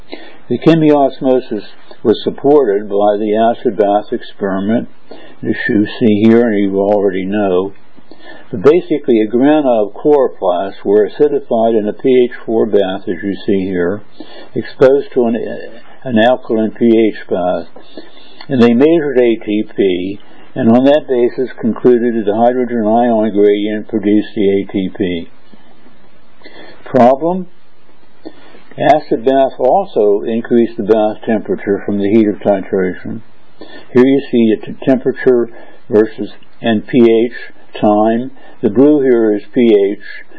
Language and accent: English; United States; now in Berlin, Germany; I'm an American living in Berlin